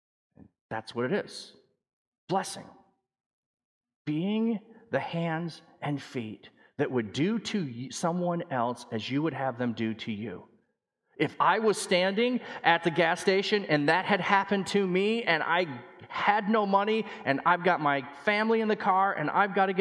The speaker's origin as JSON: {"language": "English", "country": "Netherlands", "tie": "born or raised there", "moved": "yes", "said": "That's probably because I grew up in Holland and the city clears your sidewalks."}